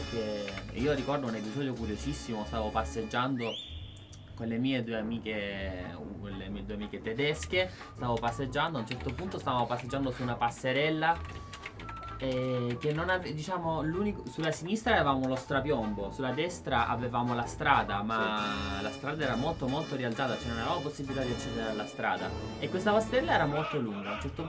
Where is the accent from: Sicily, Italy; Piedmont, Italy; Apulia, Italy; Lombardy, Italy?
Apulia, Italy; Lecce; io dissi: ah, io sono di Lecce